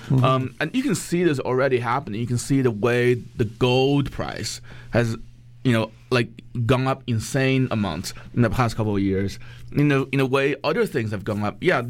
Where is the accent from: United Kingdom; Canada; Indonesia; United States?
Canada; as a Canadian person, as a Canadian national, I do try and keep some emotional distance from this